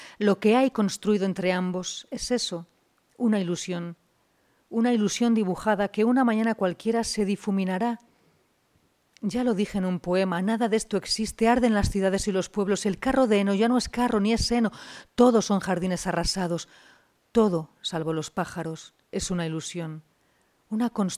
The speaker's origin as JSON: {"language": "Spanish", "town": "Logroño", "region": "La Rioja", "country": "Spain", "tie": "born there", "moved": "yes", "lives_now": "Madrid, Spain", "said": "poeta y nací en Logroño y vivo desde hace ya muchos años en Madrid, España."}